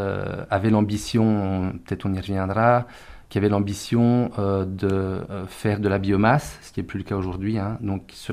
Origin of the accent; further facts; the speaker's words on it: Belgium; je suis belge, vous l'entendrez à mon accent. Et du coup, on habitait avec ma compagne à Bruxelles